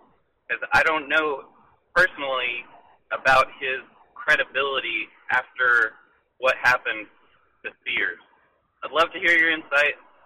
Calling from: Texas, United States; I'm calling from Texas.

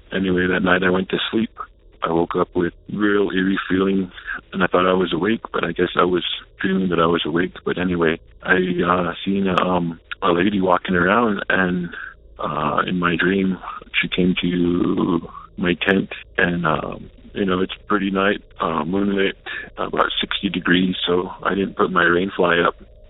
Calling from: Taos Pueblo, New Mexico, United States; I'm calling from Taos Pueblo, New Mexico.

